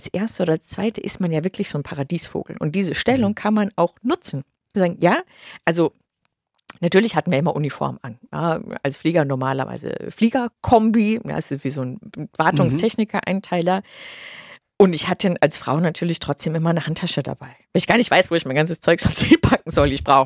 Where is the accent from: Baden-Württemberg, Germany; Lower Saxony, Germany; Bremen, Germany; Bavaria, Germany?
Bavaria, Germany; ich bin in Bayern aufgewachsen. Ich lebe jetzt auch wieder in Bayern.